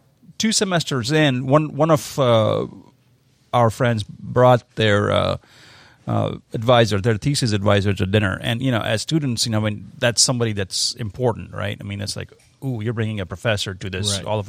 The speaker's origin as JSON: {"language": "English", "country": "India", "tie": "born or raised there", "said": "I grew up in India, which, you know, as many people know, has a huge bureaucracy"}